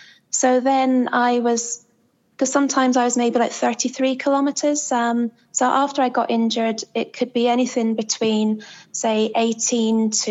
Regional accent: Scotland, United Kingdom; But again, being Scottish

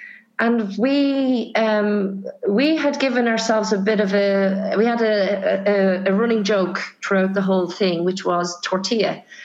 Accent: Ireland; And, you know, as an Irish person, we describe rain in different ways because we're so used to rain

